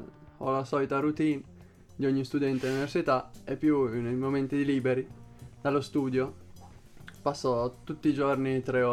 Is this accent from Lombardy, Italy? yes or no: no; Sanremo, Liguria, Italy; Io sono di Sanremo, quindi ho iniziato a allenarmi prima.